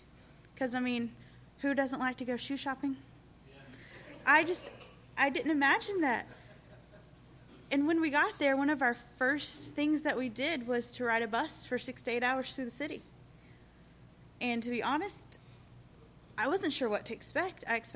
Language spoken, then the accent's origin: English; Southern US, United States; I know I'm from the South, and it gets hot where we are.